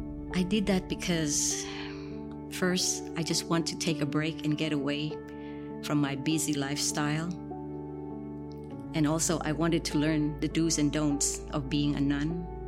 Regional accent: Bangkok, Thailand; English is a second language; I was born and raised a Buddhist in Bangkok, Thailand, where Buddhism is being practiced by 95% of the population. And so growing up, I place my firm belief and faith in Buddhism.

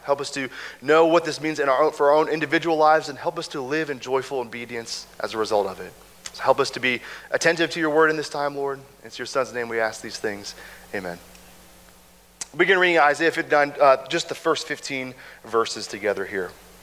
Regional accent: Kansas City, Kansas, United States; I'm from Kansas City originally, and so in my eastern Kansas conception, Manhattan was western Kansas.

